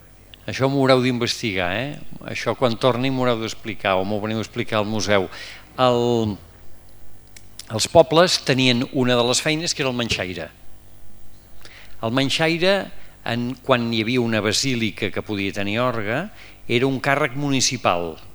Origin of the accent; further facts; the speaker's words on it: Vic, Catalonia, Spain; jo sóc de Vic, a Cal Menxaire, i encara hi és coneguda la casa